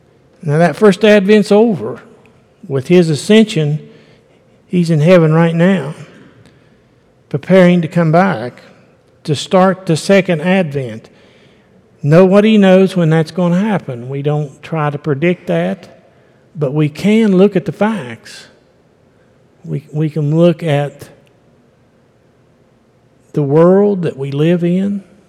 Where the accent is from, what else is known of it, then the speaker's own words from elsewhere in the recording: West Virginia, United States; I was raised up here in the Appalachians in West Virginia, and I don't see color.